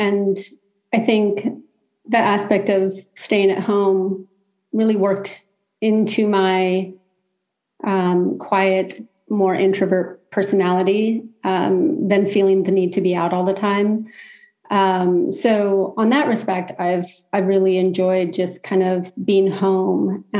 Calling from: Los Angeles, California, United States; I am joining you from Los Angeles, California, sunny Los Angeles, California today.

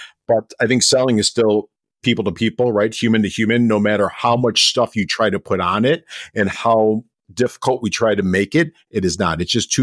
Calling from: Chicago, Illinois, United States; I'm coming from Chicago, so I feel like we got the trifecta of the Midwest.

